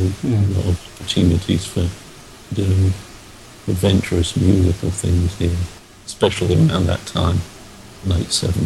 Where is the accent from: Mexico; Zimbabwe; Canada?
Canada; now in England, United Kingdom; I was born here in England, but I went to Canada when I was 5.